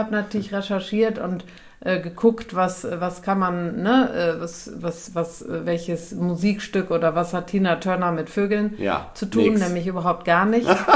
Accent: Cologne, North Rhine-Westphalia, Germany; ich komme ja aus Kölns Westen

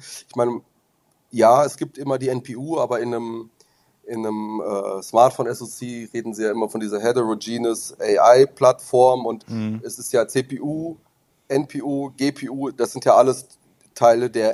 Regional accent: Germany; für die Briten und für die Deutschen, beziehungsweise zumindest für uns als Deutsche.

